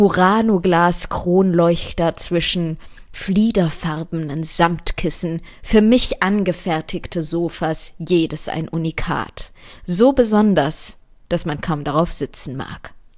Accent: Saxony-Anhalt, Germany; Denn Heimat habe ich in Deutschland, den grauen Mauern und trostlosen Sommern auf dem ostdeutschen Land irgendwo in der Nähe von Magdeburg, nie empfunden.

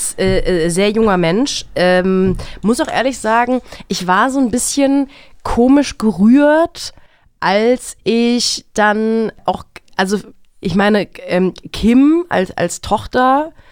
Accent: Germany; das hat mich auch als Deutsche stolz gemacht.

